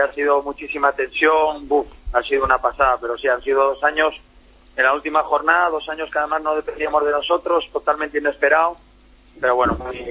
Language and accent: Spanish; Gijón, Asturias, Spain; soy de aquí de Gijón